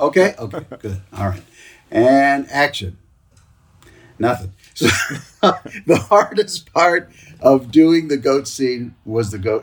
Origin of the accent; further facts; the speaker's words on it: Sarasota, Florida, United States; born there; I was born in Sarasota, Florida, and 3 weeks later, I was the youngest kid to take a plane right out of there to New Orleans.